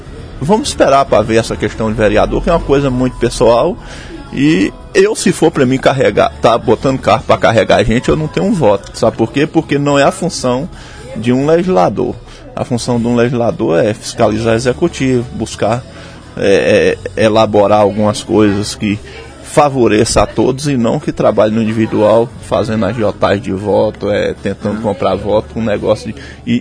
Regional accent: São Sebastião, Brazil; que é até difícil pra mim, que sou de São Sebastião, dizer isso.

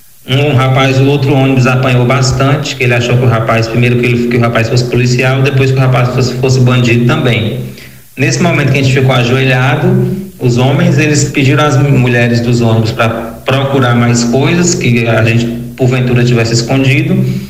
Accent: Vitória da Conquista, Bahia, Brazil; moved away as an adult; now in João Pessoa, Brazil; sou professor de História, sou natural de Vitória da Conquista e estou morando em João Pessoa desde 2014

